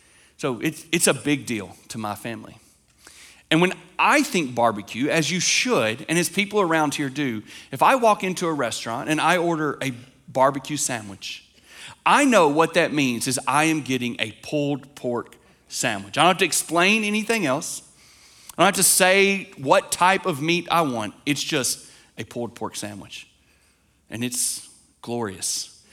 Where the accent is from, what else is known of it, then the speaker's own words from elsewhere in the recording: Lawrenceburg, Tennessee, United States; also born or lived in Fort Worth; So I am from this area. I'm from Lawrenceburg, Tennessee, just a little bit away.